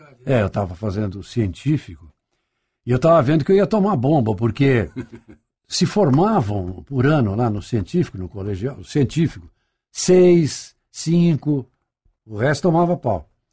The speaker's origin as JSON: {"language": "Portuguese", "town": "Santos", "region": "São Paulo", "country": "Brazil", "tie": "born or raised there", "said": "Sou de Santos. O sal vem de lá."}